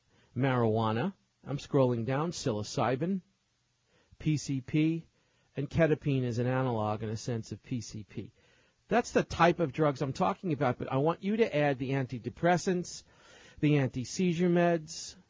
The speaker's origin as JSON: {"language": "English", "town": "New York City", "region": "New York", "country": "United States", "tie": "born or raised there", "said": "I was around a lot of things growing up in New York City as a kid"}